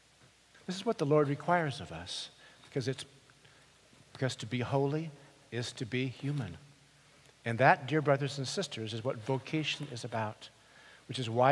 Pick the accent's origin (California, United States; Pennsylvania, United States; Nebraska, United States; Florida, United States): California, United States; also born or lived in Colorado; I grew up in the American West, born in Colorado, spent most of my boyhood in California. My first visions were of the Sangre de Cristo Mountains, towering over the San Luis Valley of Colorado